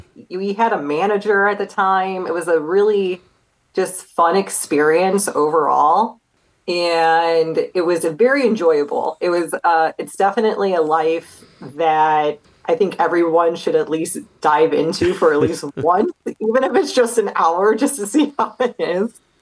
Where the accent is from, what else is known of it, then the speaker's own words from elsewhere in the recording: Chicago Heights, Illinois, United States; also born or lived in Bradenton; So I am from Chicago Heights, Illinois, born and raised. For a very brief moment, I did move to Bradenton, Sarasota, lived there for a few years, came back to the area when I was about 10 years old.